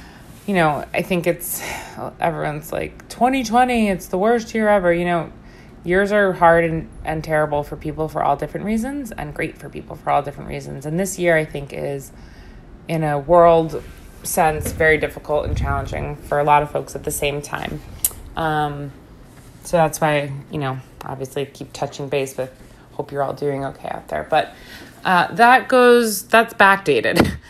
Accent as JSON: {"language": "English", "region": "New York", "country": "United States", "said": "even being a New Yorker myself, I've not spent much time in Boston"}